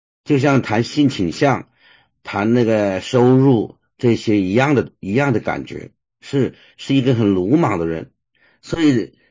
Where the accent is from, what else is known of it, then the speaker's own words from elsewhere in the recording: China; 我也是，我是从中国来的